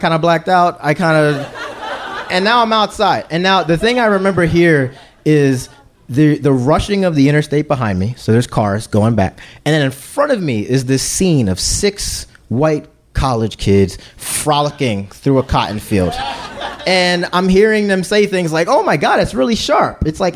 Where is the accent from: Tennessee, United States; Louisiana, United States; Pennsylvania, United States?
Pennsylvania, United States; Philadelphia; And I'm from Philly, right? I don't know what crops are.